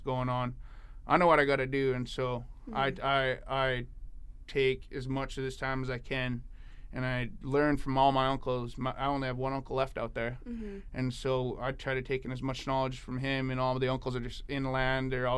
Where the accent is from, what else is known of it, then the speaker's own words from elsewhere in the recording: Dillingham, Alaska, United States; I was born and raised here in Dillingham.